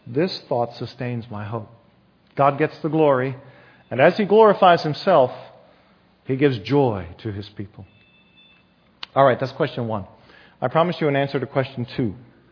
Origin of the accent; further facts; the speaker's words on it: Leesburg, United States; I was from Leesburg. It's a small farm town.